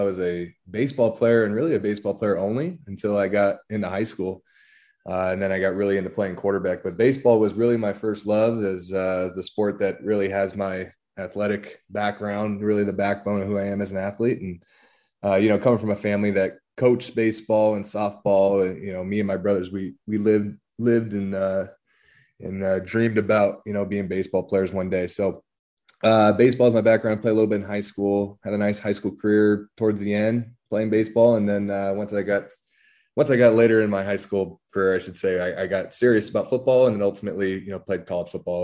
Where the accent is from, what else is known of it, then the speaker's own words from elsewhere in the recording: La Habra, California, United States; I'm from La Habra, California, down in Southern California.